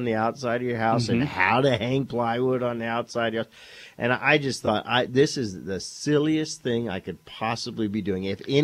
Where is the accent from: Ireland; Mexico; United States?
United States; Louisiana; because I'm from South Louisiana